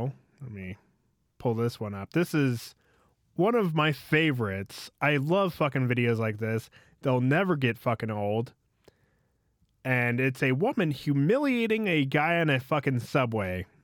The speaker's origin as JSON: {"language": "English", "country": "United States", "said": "But I'm American. We're not supposed to be good with geography."}